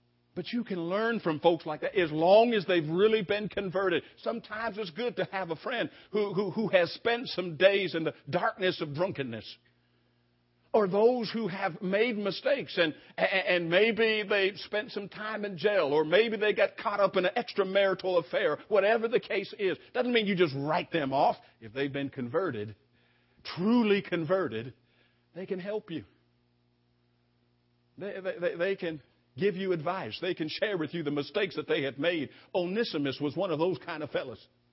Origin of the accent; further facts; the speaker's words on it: California, United States; I'm with you. I'm a Californian.